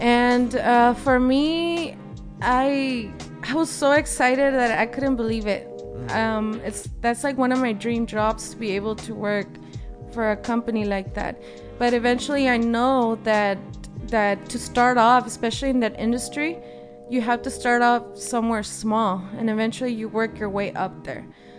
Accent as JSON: {"language": "English", "town": "Torrance", "region": "California", "country": "United States", "tie": "born or raised there", "said": "Well, I was not raised in Wilmington, but I was raised in Torrance, and not the nice area of Torrance. I was always surrounded by gang violence as well."}